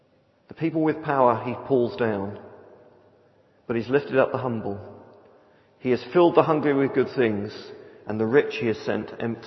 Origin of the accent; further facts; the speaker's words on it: London, United Kingdom; I was born in London. I was to a really working class family. My kids think I was born in the Victorian age, but I was grew up in the 60s in London. We had very little. I didn't come from a Christian family